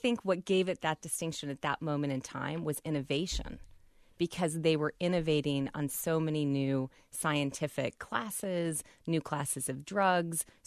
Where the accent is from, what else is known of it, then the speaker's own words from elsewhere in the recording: Rochester, New York, United States; I've always loved companies, even from when I was a little girl growing up in Rochester.